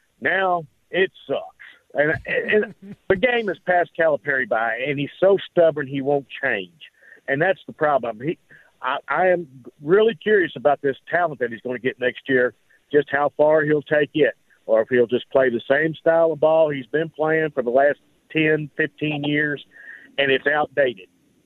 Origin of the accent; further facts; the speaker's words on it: Kentucky, United States; now in Clarksville, United States; Yeah, I grew up in Kentucky. I now live in Clarksville, Tennessee.